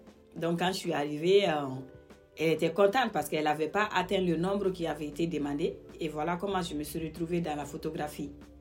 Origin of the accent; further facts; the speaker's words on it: Mali; moi je viens d'un pays qui est très très riche de valeurs et très diversifié culturellement, qui m'a nourri en tant que Malienne.